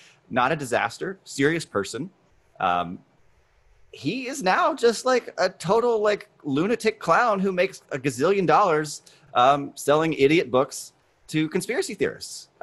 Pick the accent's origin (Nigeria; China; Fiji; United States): United States; Virginia; I mean, I grew up in Virginia, so I'm very familiar with the politics there, living there right now.